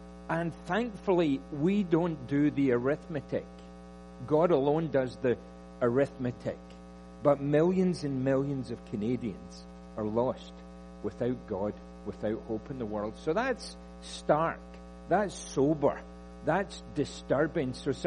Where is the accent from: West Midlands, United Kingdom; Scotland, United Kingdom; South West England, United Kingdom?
Scotland, United Kingdom; moved away as an adult; now in North America; I'm from Scotland, and Jesus relocated me to North America 20 years ago